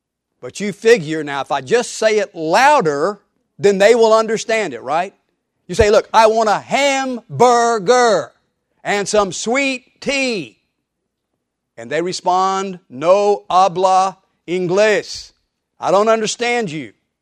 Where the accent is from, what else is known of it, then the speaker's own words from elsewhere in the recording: Texas, United States; When I was growing up in South Texas many, many years ago, they still had Mexican restaurants there where the waiters spoke only Spanish.